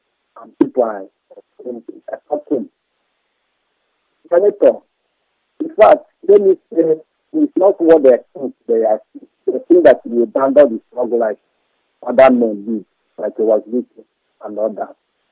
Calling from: Nigeria; I'm calling from the North Star from my own state, from the local government in Biafra land.

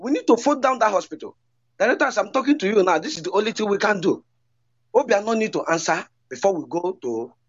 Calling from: Hong Kong; I'm calling from Hong Kong.

